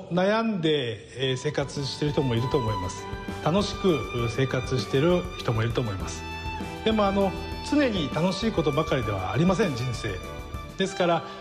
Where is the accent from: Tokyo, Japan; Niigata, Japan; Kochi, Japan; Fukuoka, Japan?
Niigata, Japan; Tsubame; 私はもう燕市に生まれて育って、仙台からもそこに生活させてもらってたわけです。